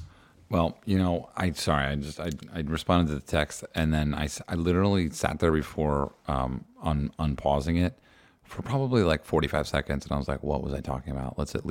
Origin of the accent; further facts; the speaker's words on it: New Jersey, United States; Pittsburgh's cool because it reminds me, I grew up in New Jersey.